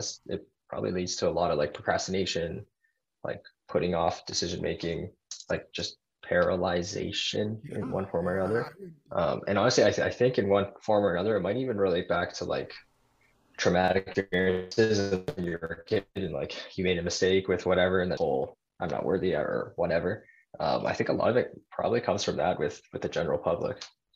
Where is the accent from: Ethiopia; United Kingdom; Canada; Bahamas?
Canada; Toronto, Ontario; I'm from Canada, Toronto, Canada.